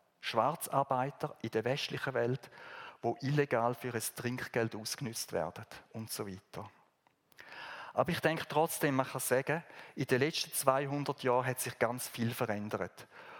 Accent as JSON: {"language": "German", "country": "Switzerland", "said": "ob wir als Schweizer da uns mitbeteiligt haben"}